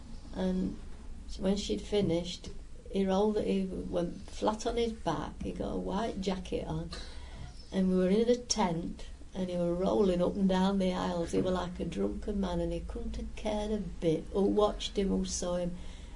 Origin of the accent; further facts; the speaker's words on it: United Kingdom; But, yeah, you know, we're British, aren't we?